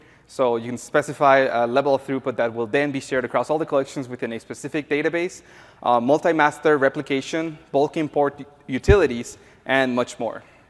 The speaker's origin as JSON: {"language": "English", "country": "Mexico", "said": "I'm originally from Mexico."}